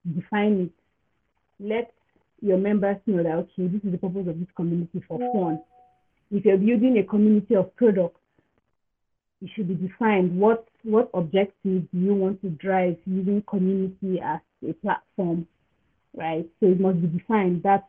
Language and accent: English; Nigeria; Okay, so growing up in Nigeria has been a really pleasant journey.